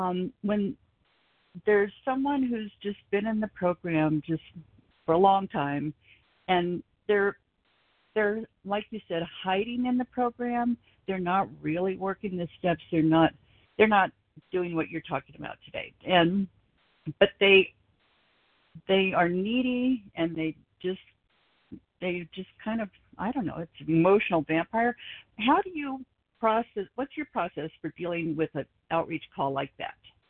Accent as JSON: {"language": "English", "town": "Reno", "region": "Nevada", "country": "United States", "said": "from Reno, Nevada."}